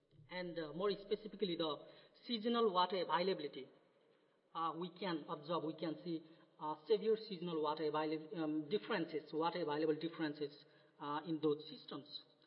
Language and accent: English; Nepal; now in United States; I'm originally from Nepal. I did my PhD from Baylor University, Texas, and I'm working as a postdoctoral research associate at South Dakota State University